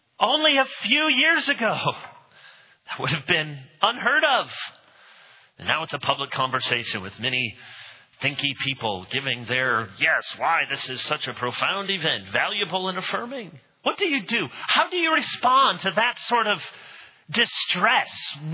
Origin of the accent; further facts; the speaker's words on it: Illinois, United States; born there; I thought, I was born in Illinois.